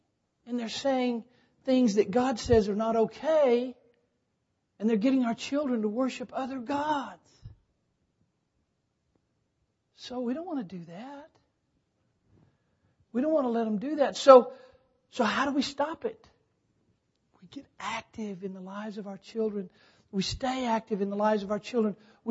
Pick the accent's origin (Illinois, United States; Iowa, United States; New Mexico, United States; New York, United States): New Mexico, United States; Cloudcroft; When I was a young man, growing up in Cloudcroft, New Mexico, this is awful.